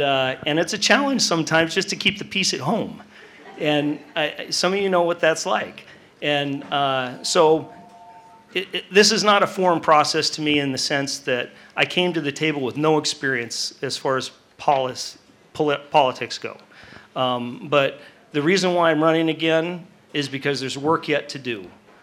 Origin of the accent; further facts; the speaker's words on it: Homer, Alaska, United States; also born or lived in Anchorage; I was born in 1965 in Anchorage, Alaska. And I like to think of myself as an aftershock of the 64 earthquake. My wife and my 6 children were all born here in Homer. And we moved here in 1974. So this is home.